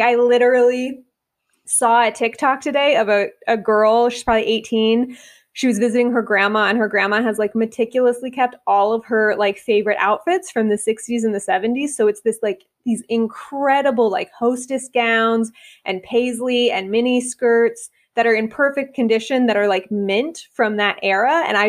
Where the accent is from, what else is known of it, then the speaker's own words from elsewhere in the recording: California, United States; now in Atlanta, United States; because I grew up in the Bay Area, which is, you know, as soon as the sun goes down, it's like 50 degrees, even if it's the middle of July. And living in Atlanta